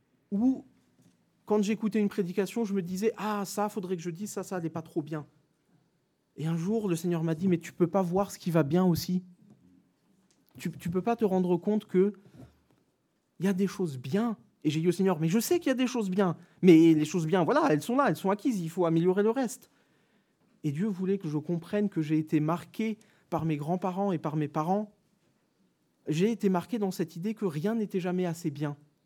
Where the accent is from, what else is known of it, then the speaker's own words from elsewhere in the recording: Grand Est, France; moi, je suis super content de dire que je viens d'Alsace, j'aime tellement ma région.